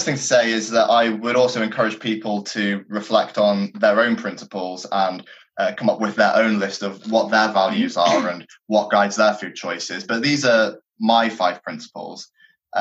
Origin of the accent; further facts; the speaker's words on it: South East England, United Kingdom; also born or lived in Australia / North Wales; now in Cambridge, United Kingdom; So I come originally from Kent in the southeast of England. When I grew up, I lived in various places, including Australia and North Wales.